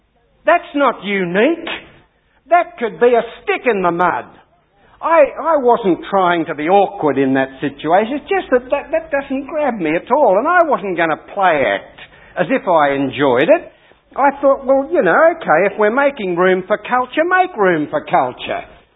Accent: United Kingdom; "Oh, Sam," I said, "I'm British and Episcopalian, forgive my culture."

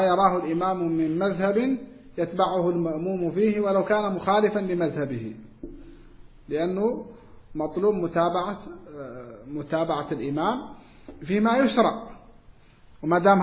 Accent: Morocco; وهذا يسمى عندنا في المغرب يسمى مساجين الإمام

